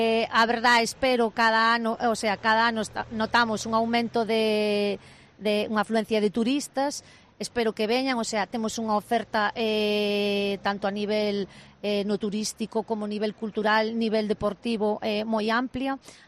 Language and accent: Galician; Cambados, Galicia, Spain; dicimos que somos de Cambados